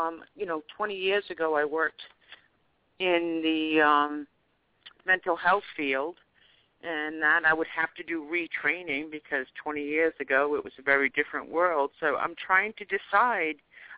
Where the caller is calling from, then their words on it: Rhode Island, United States; In Rhode Island.